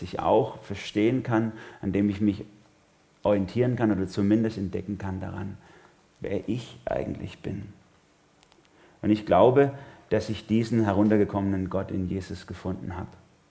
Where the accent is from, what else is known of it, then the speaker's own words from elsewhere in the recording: Germany; born there; ich bin in Deutschland geboren, in diese Familie hinein, in eine bestimmte Kultur, in ein bestimmtes Milieu hinein.